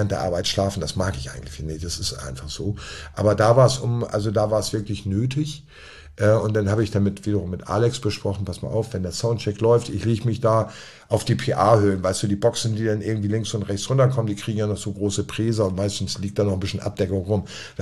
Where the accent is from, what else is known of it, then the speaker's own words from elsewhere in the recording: Hamburg, Germany; Ich bin Hamburger.